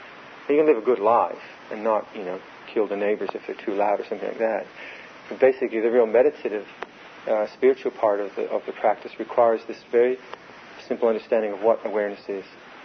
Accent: Canada; I'm glad I'm Canadian.

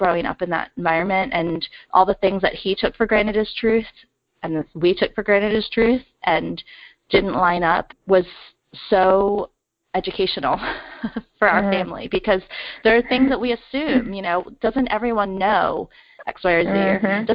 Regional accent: United States; just because I look Asian, but I was raised in America.

